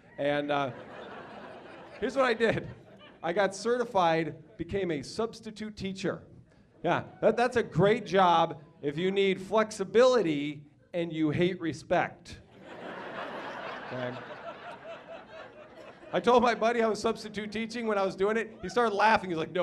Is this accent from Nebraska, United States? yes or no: yes; Omaha, Nebraska, United States; I grew up in Omaha, Nebraska. I went to a private school my whole life.